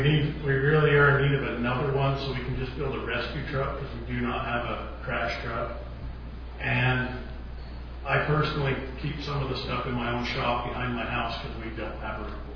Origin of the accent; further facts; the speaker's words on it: Canaryville, United States; So when I was a kid, I'm born and raised in Canaryville. I've never lived anywhere else.